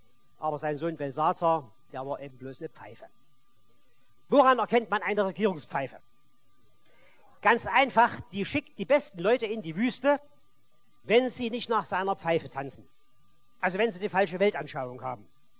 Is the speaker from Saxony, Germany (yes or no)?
yes; Chemnitz, Saxony, Germany; vielleicht gefällt es euch da besser in Bezug auf meine Heimatstadt.